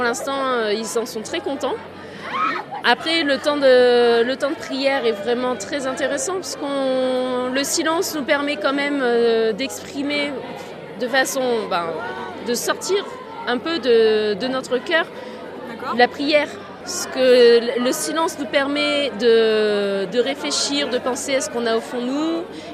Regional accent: Pacé, Brittany, France; je viens de la paroisse de Passé, à côté de Rennes, donc diocèse de Rennes, en Bretagne.

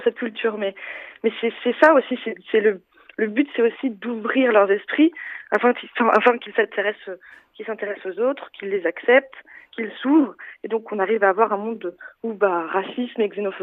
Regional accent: France; père est français, ma mère est allemande. Et donc, je me suis toujours intéressée à ce côté allemand que j'avais, vu que j'ai grandi en France.

